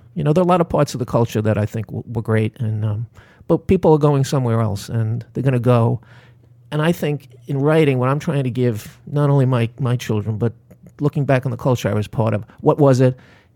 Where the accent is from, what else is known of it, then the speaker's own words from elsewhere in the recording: New York City, New York, United States; my growing up in the Bronx, it was always expected we were going somewhere else.